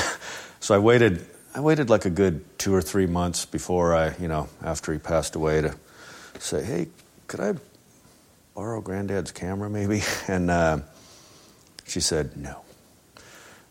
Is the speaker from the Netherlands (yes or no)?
no; Albuquerque, New Mexico, United States; born or raised there